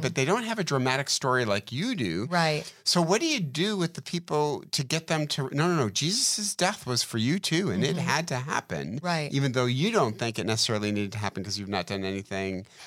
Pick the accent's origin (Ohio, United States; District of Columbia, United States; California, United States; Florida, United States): California, United States; Brea; I grew up in Brea. We drove a minivan.